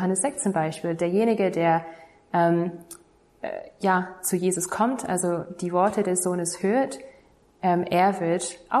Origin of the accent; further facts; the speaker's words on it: Bavaria, Germany; also ich komme aus Bayern